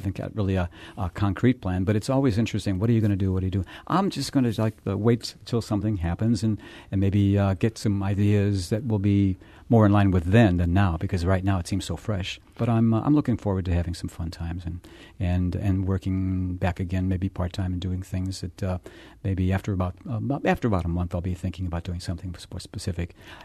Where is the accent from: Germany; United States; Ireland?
Ireland; I'm Irish.